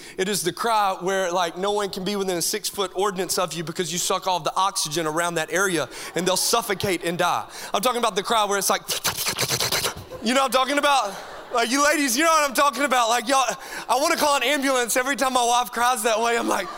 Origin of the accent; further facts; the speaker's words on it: Coleman, United States; Well, I'm super pumped to be here in my hometown, Coleman, and man, I can't ever approach the stage without giving it some honor.